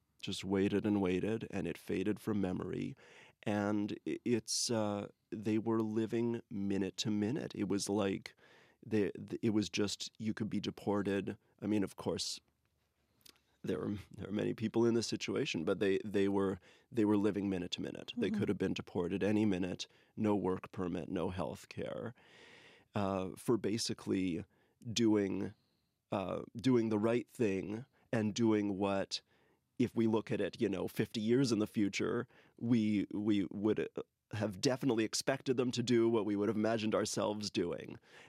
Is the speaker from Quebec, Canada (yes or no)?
no; Winnipeg, Manitoba, Canada; I grew up here in Winnipeg in the Jewish community. My grandfather was a Holocaust survivor